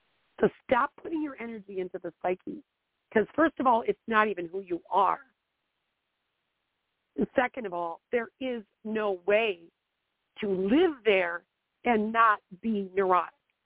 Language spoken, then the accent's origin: English; Wisconsin, United States; I'm from Wisconsin, and I grew up in the 70s.